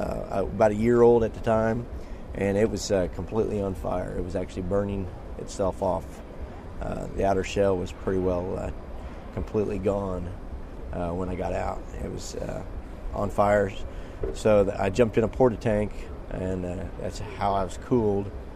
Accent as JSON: {"language": "English", "town": "Lafayette", "region": "Indiana", "country": "United States", "said": "From Lafayette, Indiana."}